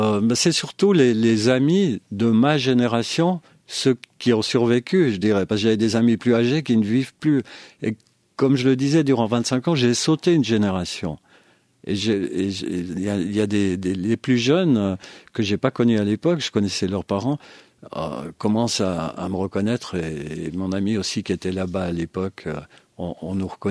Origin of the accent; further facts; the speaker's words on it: Valais, Switzerland; born there; je suis né en Valais, ce qui est encore un autre parcours. Mais quand je suis en Valais, je me sens valaisan.